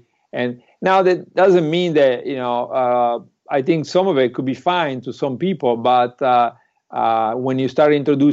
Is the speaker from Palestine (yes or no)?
no; Italy; English is a second language; So, for example, I'm from Italy.